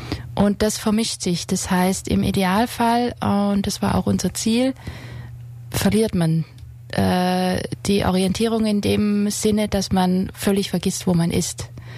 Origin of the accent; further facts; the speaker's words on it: Blaustein, Baden-Württemberg, Germany; Ich komme aus Blaustein her.